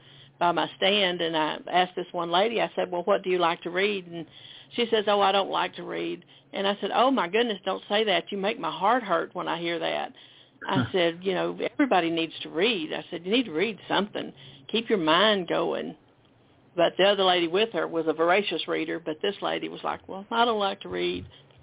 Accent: Texas, United States; I grew up here in East Texas.

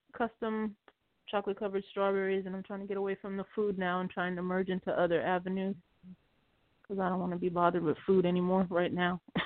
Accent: Tampa, Florida, United States; I'm from Tampa, Florida.

